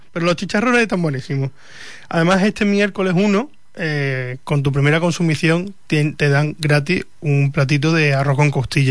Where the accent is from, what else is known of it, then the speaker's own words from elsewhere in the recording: Huelva, Andalusia, Spain; aquí los que somos de Huelva